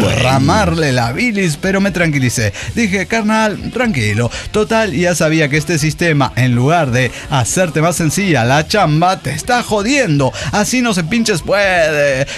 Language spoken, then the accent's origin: Spanish; Mexico City, Mexico; como buen chilango